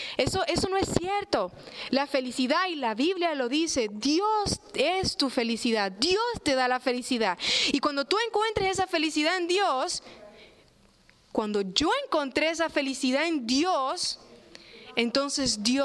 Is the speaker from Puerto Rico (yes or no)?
yes; Puerto Rico; Básicamente yo crecí en Puerto Rico. Se me ofreció una oportunidad para venir a Ohio State a estudiar y así lo hice. Y me vine acá. Puerto Rico era fácil, crecí allí, tenía amigos, familias